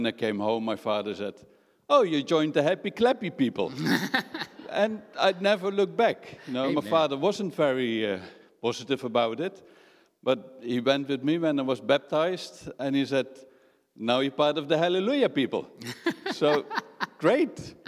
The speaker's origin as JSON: {"language": "English", "country": "Netherlands", "said": "I'm from the Netherlands."}